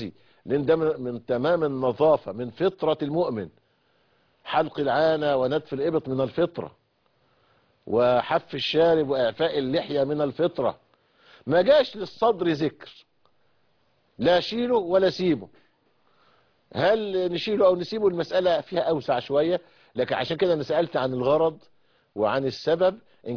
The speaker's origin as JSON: {"language": "Arabic", "country": "Egypt", "said": "وفي كل الاحوال بناء على القانون اللي عندنا في مصر"}